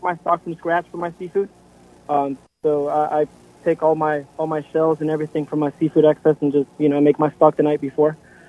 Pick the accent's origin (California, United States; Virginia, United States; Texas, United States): Texas, United States; Huntsville; from Huntsville, Texas.